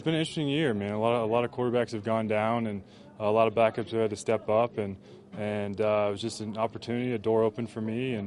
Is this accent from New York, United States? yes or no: no; Dallas, Texas, United States; also born or lived in Minnesota; You know, I grew up in Dallas. Everyone thought I was a Cowboys fan, but I grew up a Broncos fan